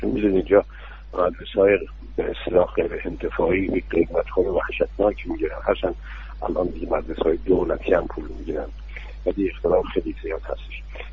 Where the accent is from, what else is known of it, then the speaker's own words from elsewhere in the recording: Iran; من وظیفه خودم درستم به عنوان یک ایرانی، به عنوان یک معلم، به عنوان یک دانشمند،